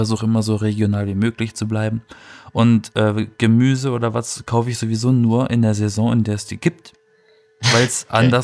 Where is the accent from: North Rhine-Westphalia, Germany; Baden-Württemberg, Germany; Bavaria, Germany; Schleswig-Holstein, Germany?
Baden-Württemberg, Germany; Ich meine, ich komme aus dem Schwarzwald, ne?